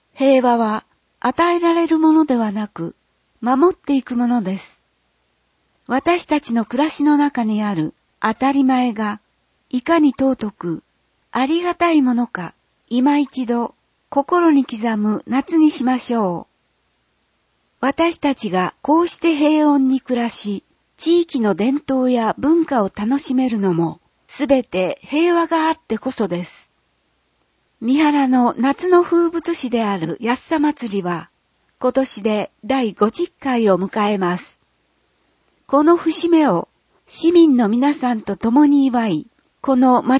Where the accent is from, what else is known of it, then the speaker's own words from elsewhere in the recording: Canterbury, New Zealand; Japanese is a second language; 私の地元カンタベリー地方はニュージーランドの南島にあり、国内で最も羊牧場が多い地域として知られています。